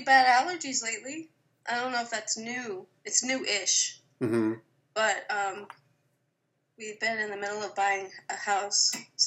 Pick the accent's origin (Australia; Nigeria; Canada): Canada; now in United States; I just opt out of politics and say, I'm Canadian.